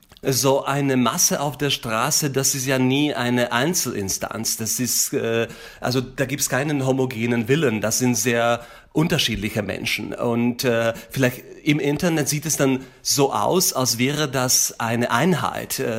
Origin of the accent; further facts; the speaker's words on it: Slovakia; Und wir sehen das in meiner Heimat, in der Slowakei